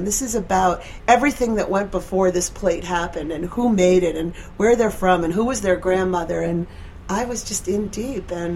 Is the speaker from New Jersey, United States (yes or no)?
no; New York, United States; I grew up right here in Westchester, not far outside of the city, so I was a city girl, always went to camp in Maine. You know, I was one of those New York girls